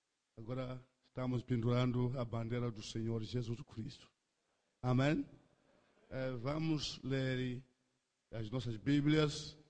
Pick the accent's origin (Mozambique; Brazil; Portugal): Mozambique; sou de Moçambique, África.